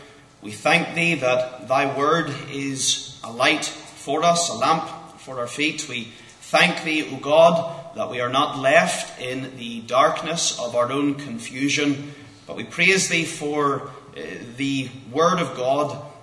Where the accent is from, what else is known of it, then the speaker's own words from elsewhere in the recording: Northern Ireland, United Kingdom; Hope you can understand my accent and it doesn't throw you off too much from Northern Ireland.